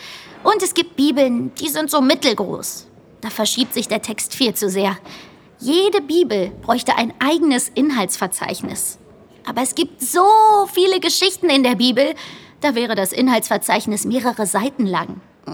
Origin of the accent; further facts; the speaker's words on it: Nuremberg, Bavaria, Germany; Nein, ich komme aus Nürnberg. Aber meine Großeltern kommen aus Griechenland.